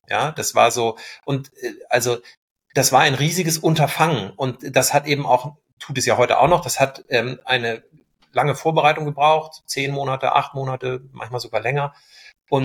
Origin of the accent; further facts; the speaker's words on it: Northern Germany, Germany; da wo ich herkomme aus dem Norden